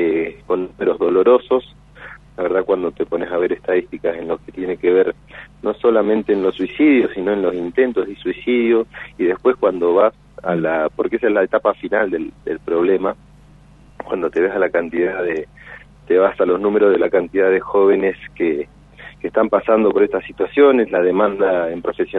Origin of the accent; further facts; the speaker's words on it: Río Grande, Tierra del Fuego, Argentina; yo como fueguino riograndense, uh-huh, toda mi vida acá